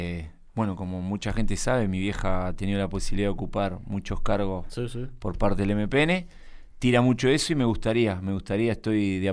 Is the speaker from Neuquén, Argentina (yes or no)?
yes; Neuquén, Argentina; soy muy neuquino